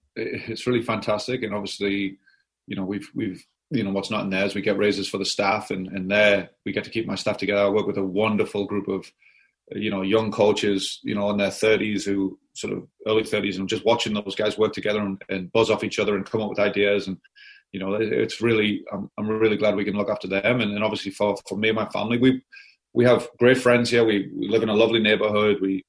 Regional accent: Newcastle upon Tyne, North East England, United Kingdom; my dad, you know, who works with us still today, would take me, you know, as a young boy, as, you know, as far back as I can remember, I could be on the terraces there

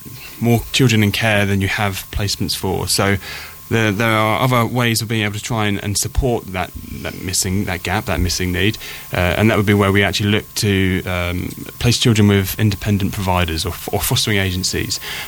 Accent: South East England, United Kingdom; not just because obviously I'm from the Isle of Wight

